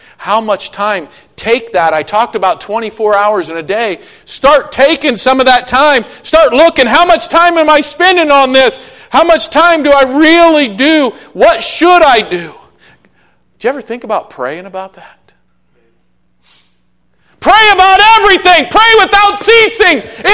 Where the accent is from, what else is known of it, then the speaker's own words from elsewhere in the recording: Ohio, United States; And you know, I grew up in Ohio.